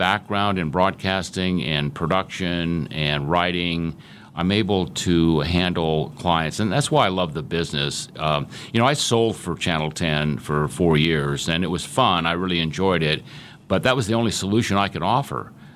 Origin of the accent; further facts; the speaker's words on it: Salt Lake City, Utah, United States; born there; Well, I was born in Salt Lake City, Utah.